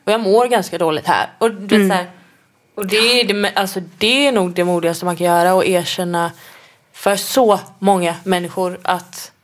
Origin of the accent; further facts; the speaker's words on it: Gothenburg, Västra Götaland County, Sweden; Nej, jag föddes i Göteborg, 13 minuter efter min tvillingbrorsa. Växte upp ute på Hisingen, tillsammans med mina två bröder, mamma och pappa, och min mormor och morfar.